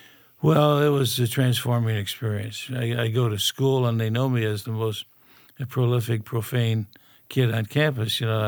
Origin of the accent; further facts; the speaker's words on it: Detroit, Michigan, United States; born there; I was born in the Detroit area, Detroit suburb, to a non-Christian family.